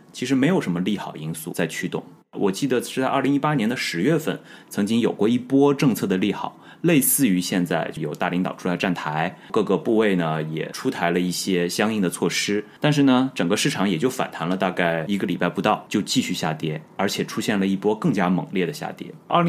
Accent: China; 这也应了我们中国人习惯的叙事逻辑

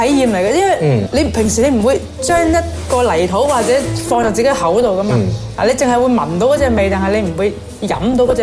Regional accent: Guangzhou, Guangdong, China; 我哋廣州人其實就苦同甩咧 是對於我們來說很大區別的

